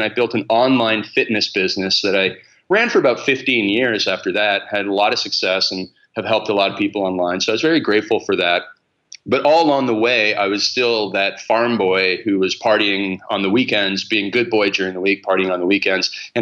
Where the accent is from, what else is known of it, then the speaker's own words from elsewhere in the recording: Stratford, Ontario, Canada; I'm from Canada. I grew up on a farm in Canada in a city called Stratford.